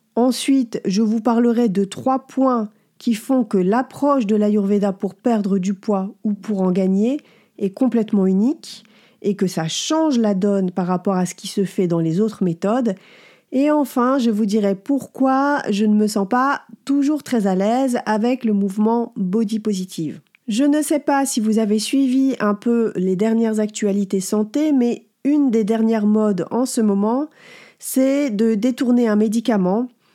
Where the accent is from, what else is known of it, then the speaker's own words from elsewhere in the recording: northern France, France; moved away as an adult; now in Paris, France; À 18 ans, j'ai quitté ma ville natale du nord de la France et je suis arrivée à Paris.